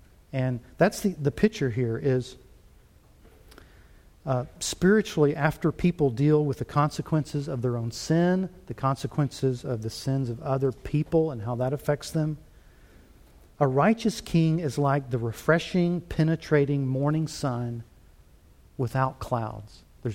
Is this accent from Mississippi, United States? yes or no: no; Louisiana, United States; I grew up in Louisiana, so I never heard of Maui.